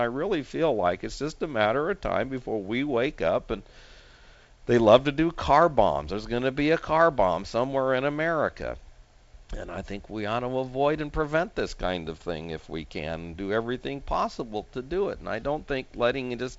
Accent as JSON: {"language": "English", "country": "United States", "said": "And I'm an American."}